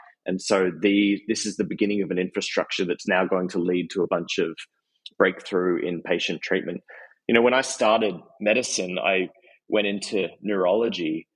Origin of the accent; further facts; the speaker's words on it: Australia; I'm Australian.